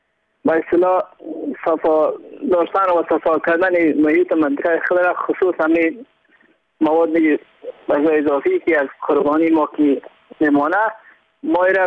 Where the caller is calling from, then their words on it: Badakhshan, Afghanistan; ما از بدخشان هستم.